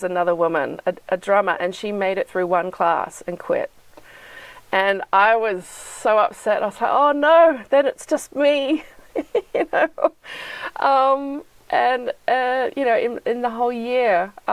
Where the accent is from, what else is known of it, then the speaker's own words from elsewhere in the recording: Sydney, New South Wales, Australia; So I grew up in Sydney, and in this part of Sydney, we sort of identify ourselves by our closest beach. So I would say I'm from Manly, which is, you know, Manly Beach, which is just down the road.